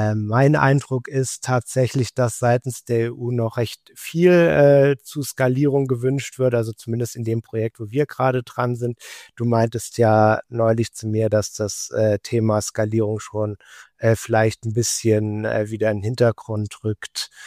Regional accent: Hesse, Germany; now in Switzerland; Ich selbst komme aus Deutschland, Hessen, und arbeite in der Schweiz, in St. Gallen, an der Uni St. Gallen.

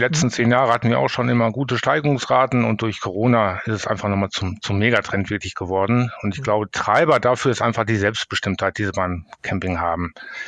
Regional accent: North Rhine-Westphalia, Germany; dann bin ich im Sauerland groß geworden. Da gibt es ganz viele Talsperren

